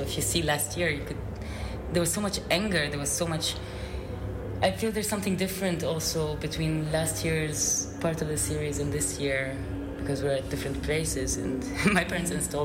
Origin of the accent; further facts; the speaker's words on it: Lebanon; English is a second language; also born or lived in Egypt; I come from Lebanon and Egypt, and Lebanon has been in an extreme economic crisis and severe power crisis.